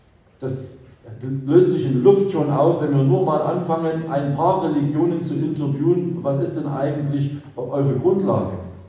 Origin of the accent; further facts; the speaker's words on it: Saxony, Germany; ich komme ja nur aus Sachsen.